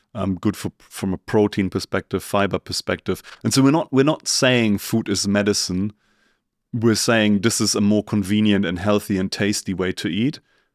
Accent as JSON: {"language": "English", "region": "Berlin", "country": "Germany", "accent": "German", "second_language": "English", "said": "I am from Berlin, yes. Yeah. The German accent has never gone away. I've lived here for 18 years."}